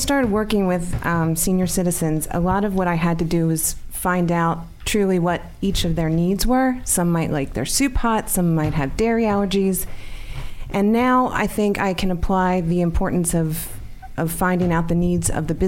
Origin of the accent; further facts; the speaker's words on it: Horsham, Pennsylvania, United States; I grew up in Horsham, Pennsylvania.